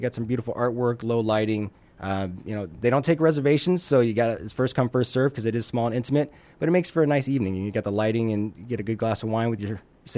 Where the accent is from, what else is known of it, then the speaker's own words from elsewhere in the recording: Midwest, United States; I grew up in the Midwest, and back in the Midwest, it's all about comfort food.